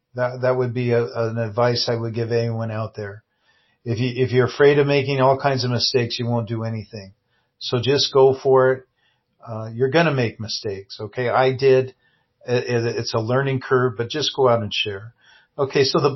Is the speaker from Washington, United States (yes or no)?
yes; Seattle, Washington, United States; I was preaching in my hometown, Seattle, Washington, and I was out on the street there by Westlake Center.